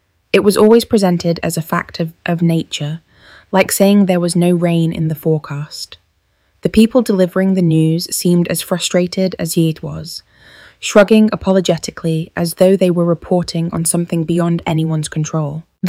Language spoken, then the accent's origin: English; Coventry, West Midlands, United Kingdom; I grew up in Tile Hill with my mum working as a teaching assistant and my dad driving buses for the council